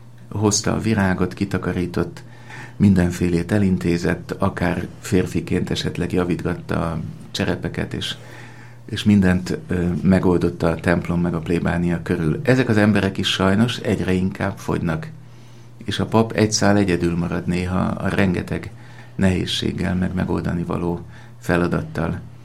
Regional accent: Budapest, Hungary; born there; Ahogy a kedves hallgatók tudják, Budapesten születtem 1964-ben.

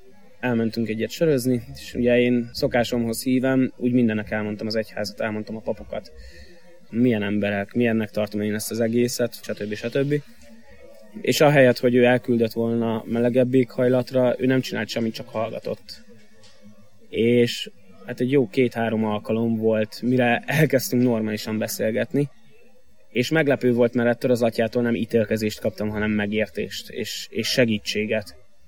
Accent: Soroksár, Budapest, Hungary; born there; harmadéves szeminarista, most végzem a harmadévet. 93-ban születtem Soroksáron. A családom alapvetően egy katolikus vallásos család, még most is.

